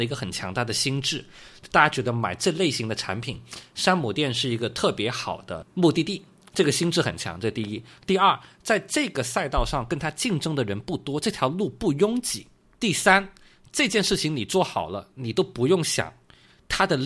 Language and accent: Chinese; China; 那这种东西不可能是我们中国人每天在饭桌上会吃